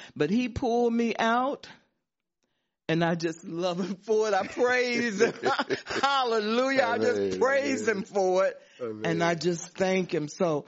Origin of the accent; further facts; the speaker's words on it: Waxhaw, North Carolina, United States; now in Charlotte, United States; I don't even like Charlotte because my hometown is Waxhaw, and that's right below Charlotte.